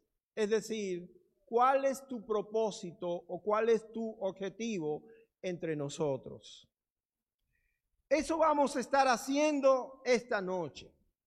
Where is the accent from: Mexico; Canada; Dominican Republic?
Dominican Republic; En mi país, la República Dominicana, hay un dicho que usan generalmente los ancianos